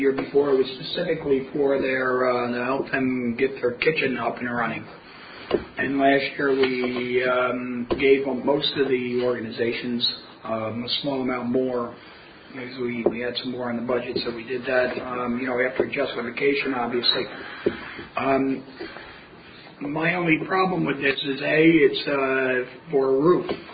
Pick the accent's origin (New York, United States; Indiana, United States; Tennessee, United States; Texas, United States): New York, United States; Kingston; I mean, it's fine with me because I'm from the City of Kingston